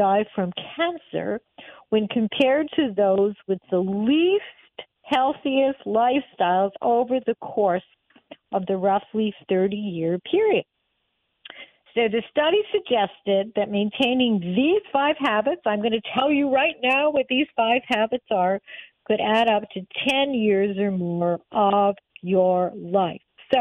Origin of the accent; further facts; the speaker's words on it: Canada; I am Canadian. I have dual citizenship, but spent most of my life and was born in Canada.